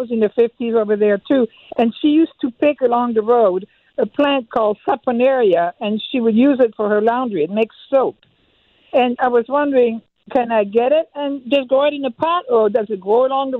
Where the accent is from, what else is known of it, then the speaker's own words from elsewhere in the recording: France; English is a second language; now in United States; Okay. I grew up in France by Switzerland